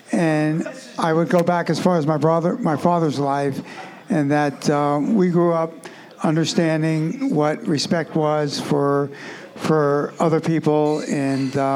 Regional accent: Mount Vernon, United States; I'm born and raised in Mount Vernon. My parents were born and raised in Mount Vernon.

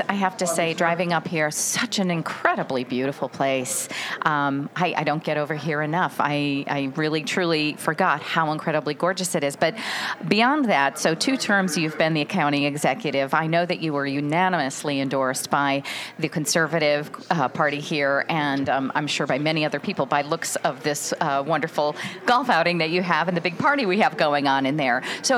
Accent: Indiana, United States; now in New York, United States; I come from Indiana, which is Tornado Alley

